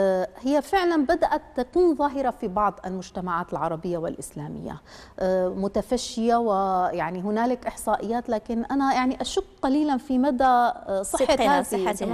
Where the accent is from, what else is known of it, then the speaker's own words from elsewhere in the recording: Syria; يعني مثلا عندنا في سوريا سن المتعارف عليه للزواج 23 24 25